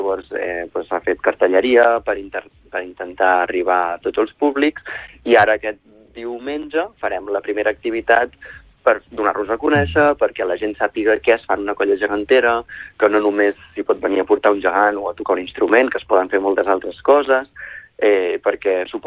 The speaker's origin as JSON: {"language": "Catalan", "town": "Calonge", "region": "Catalonia", "country": "Spain", "also_born_or_lived": "Palafrugell", "said": "Jo no soc de Palafrugell, jo soc de Calonja, però he estat a Palafrugell molts anys de la vida"}